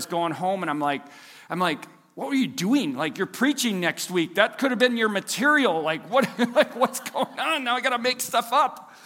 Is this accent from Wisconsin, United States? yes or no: no; Minnesota, United States; you know, like, we're Minnesotan, we say Colossians.